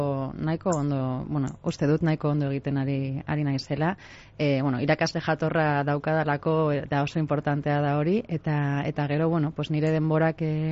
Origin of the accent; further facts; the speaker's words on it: Bilbao, Basque Country, Spain; Bueno, pues Bilbokoa naiz, psikologoa naiz